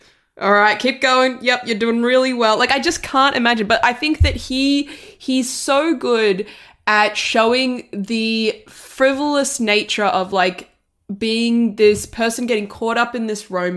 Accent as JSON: {"language": "English", "country": "Italy", "said": "I'm from Italy."}